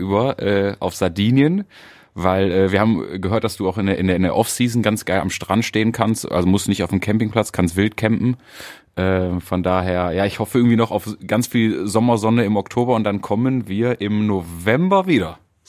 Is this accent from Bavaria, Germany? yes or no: no; Mülheim, North Rhine-Westphalia, Germany; born there; Zweitnamen habe ich nicht. Geboren in Mülheim am 19.07.1989.